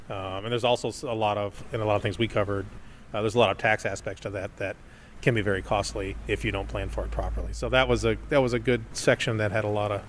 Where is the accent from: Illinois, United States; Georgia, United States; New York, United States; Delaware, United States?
Illinois, United States; Breese; I'm originally from Breeze, Illinois, which is an hour or so south of here